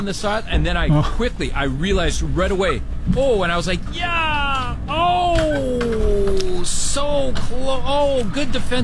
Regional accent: Saskatoon, Saskatchewan, Canada; also born or lived in Calgary; Before I moved back to Saskatoon, my hometown, home province, and hometown of Saskatoon, and home province of Saskatchewan, I was in Calgary for about 10 years

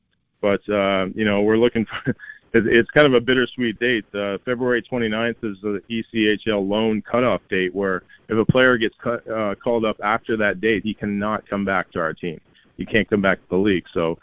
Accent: Canada; sitting there on the couch with my dad watching that, as a Canadian kid, I didn't realize the magnitude that it had for the country.

